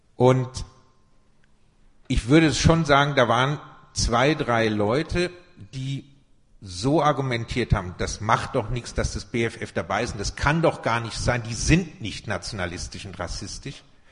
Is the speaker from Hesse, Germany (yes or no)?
yes; Frankfurt, Hesse, Germany; Ich komme aus Frankfurt.